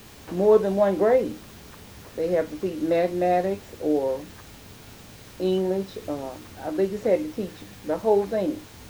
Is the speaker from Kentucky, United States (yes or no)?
yes; Fulton, Kentucky, United States; I was born in Fulton and raised in Fulton.